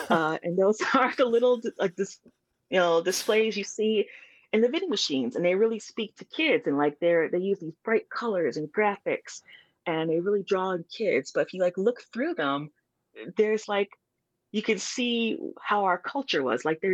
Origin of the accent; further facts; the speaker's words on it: Milwaukee, Wisconsin, United States; I grew up here in Milwaukee, Wisconsin.